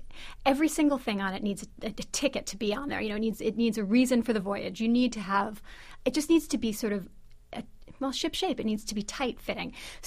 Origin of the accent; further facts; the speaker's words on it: New York, United States; I try to write all my recipes, not making that assumption, maybe because I'm from New York.